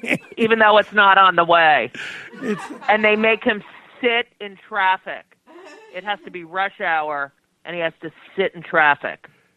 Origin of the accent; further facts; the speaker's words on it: New Jersey, United States; You know, when I was growing up in New Jersey, I went to high school with people like Chris Christie